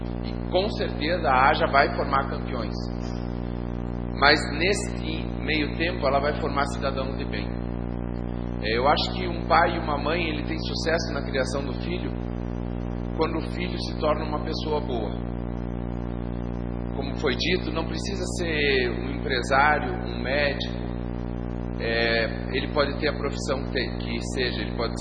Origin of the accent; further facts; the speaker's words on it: Curitiba, Paraná, Brazil; now in Fama, Brazil; Eu vim de Curitiba e me casei com aquela mulher maravilhosa ali, e fui morar em Fama